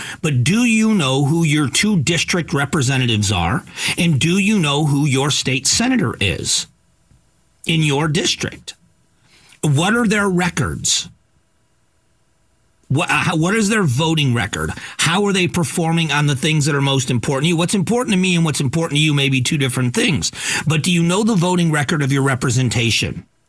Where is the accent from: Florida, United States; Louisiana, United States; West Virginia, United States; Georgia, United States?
Florida, United States; there's something romantic about where I grew up in the Gulf of Mexico.